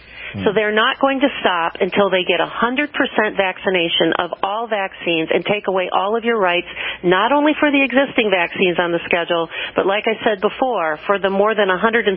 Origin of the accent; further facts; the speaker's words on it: Cleveland, Ohio, United States; And I want to fire up the Ohio people here since I'm from Cleveland, Ohio.